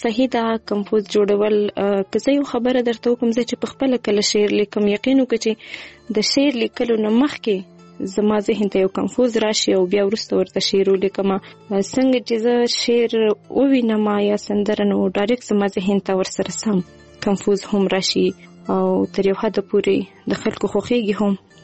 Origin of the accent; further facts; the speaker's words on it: Quetta, Balochistan, Pakistan; also born or lived in Kandahar, Afghanistan; زه اوسیدونکې د کندهار یم خو ژوند می په کوټه کې کړی دی. دلته اوسېږم.